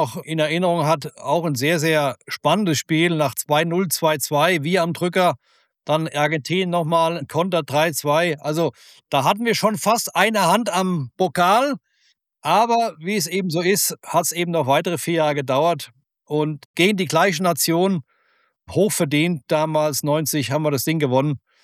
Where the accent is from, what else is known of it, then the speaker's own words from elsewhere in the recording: Frankfurt, Hesse, Germany; ich komme ja aus Frankfurt, das sind, glaube ich, 15 Kilometer bis zum Römer.